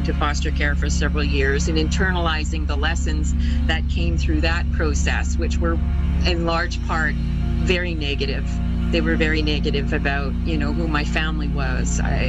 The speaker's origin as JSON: {"language": "English", "region": "Alberta", "country": "Canada", "said": "I am Cree and Métis. I'm from Treaty 8 Territories, Northern Alberta, and my Métis side were from St. Albert and the Lac St. Anne settlements."}